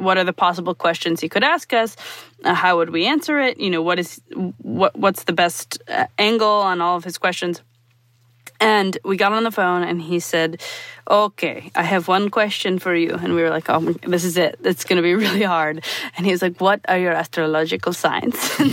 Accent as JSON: {"language": "English", "town": "Milwaukee", "region": "Wisconsin", "country": "United States", "said": "I'm from Milwaukee, Wisconsin. My parents are furniture makers."}